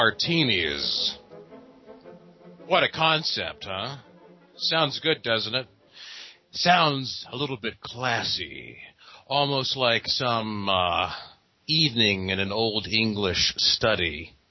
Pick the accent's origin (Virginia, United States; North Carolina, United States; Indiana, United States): North Carolina, United States; Asheville; Because I am from Asheville, which they call Beer City